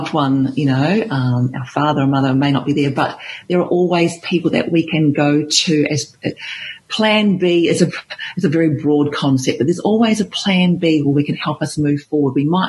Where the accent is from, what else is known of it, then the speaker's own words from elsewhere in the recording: Christchurch, Canterbury, New Zealand; and I'm from Christchurch, New Zealand originally, and they've had some horrendous earthquakes there.